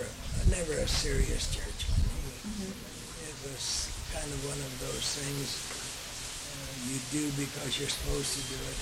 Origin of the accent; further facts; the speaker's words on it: El Paso, Texas, United States; And we were raised in El Paso.